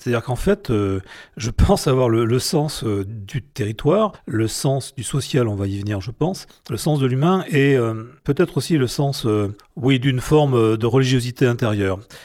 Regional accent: Objat, Nouvelle-Aquitaine, France; also born or lived in Brive; Je suis né à Brive, mais j'ai vécu dans une petite bourgade de 3000 habitants, qui s'appelle Objat, réputée au début du XXe siècle pour ses petits pois.

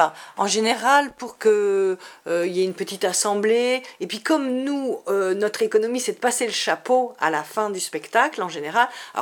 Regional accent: Paris, Île-de-France, France; nous on est de Paris, donc on a beaucoup joué à Paris dans notre réseau, chez nos amis.

